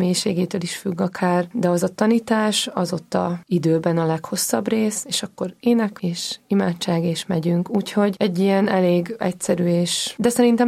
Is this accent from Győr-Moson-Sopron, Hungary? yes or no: no; Sátoraljaújhely, Borsod-Abaúj-Zemplén, Hungary; also born or lived in Veszprém; Én oda jártam egyetemre, és Sátoraljaújhelyi vagyok, úgyhogy nagyon messze van a kettő egymástól.